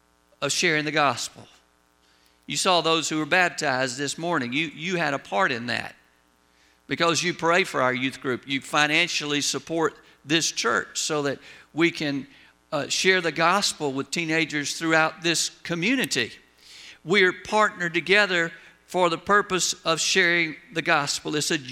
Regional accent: Augusta, Georgia, United States; now in Rome, United States; We'll say Rome, Georgia, but we were raised in Augusta.

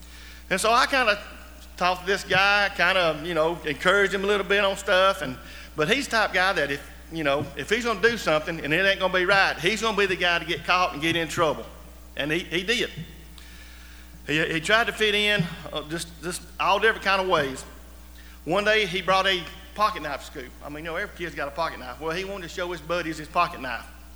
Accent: Silver Creek, Georgia, United States; I was raised in the Silver Creek Methodist Church, and we went there for many years. But I was saved actually in a little church between here and Aragon. It was Seney, Georgia.

